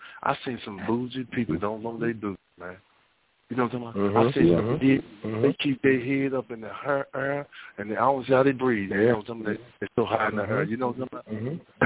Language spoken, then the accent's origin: English; Fort Worth, Texas, United States; now in Beaumont, United States; You know, Texas pretty big, right? I'm in Beaumont, Texas. One time they come visit, I'm from Fort Worth. If somebody know about Texas, that's 6 hours.